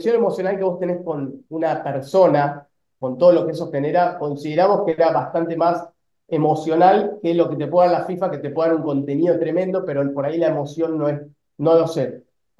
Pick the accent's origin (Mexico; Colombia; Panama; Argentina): Argentina; porque somos argentinos, entonces entre tener una afinidad por tener la misma cultura y ser argentinos